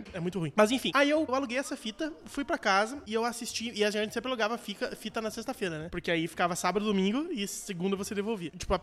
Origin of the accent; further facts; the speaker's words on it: Rio Grande do Sul, Brazil; eu sou do interior, né? Eu sou do interior do Rio Grande do Sul.